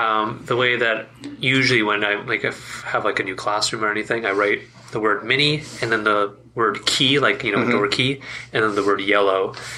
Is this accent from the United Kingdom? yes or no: no; Squamish, British Columbia, Canada; where I grew up in Squamish, there was a lot of like English Anglo-Saxon community that I lived